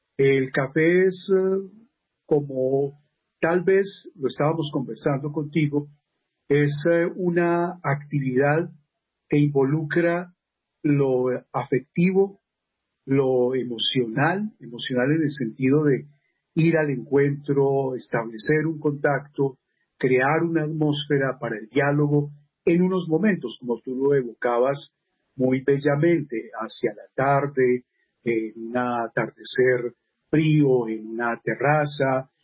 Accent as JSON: {"language": "Spanish", "region": "Quindío", "country": "Colombia", "lives_now": "Bogotá, Colombia", "said": "yo vengo de el Quindío, nací entre Caldas y Quindío, y en el pasado, en la antigua Antioquia"}